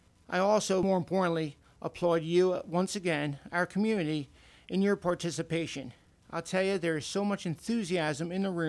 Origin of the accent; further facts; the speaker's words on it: United States; a father, a veteran, and most of all, as an American.